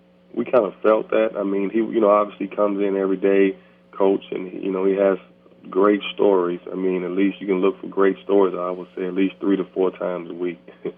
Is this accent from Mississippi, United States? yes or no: yes; Mississippi, United States; So I was from Mississippi, but it really felt like to me, and really seemed like to me, it was Tennessee, man.